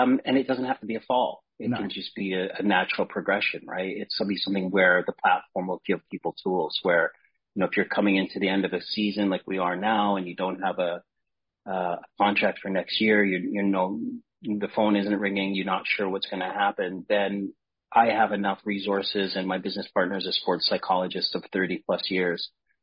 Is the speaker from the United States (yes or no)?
no; Canada; from the time I was a very young kid growing up in Canada